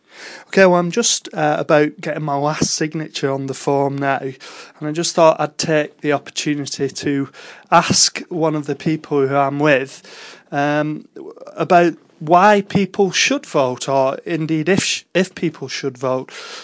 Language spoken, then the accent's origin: English; Bryn, North West England, United Kingdom; beautiful night in Bryn near Wigan, my hometown, and I'm out on the campaign trail this evening.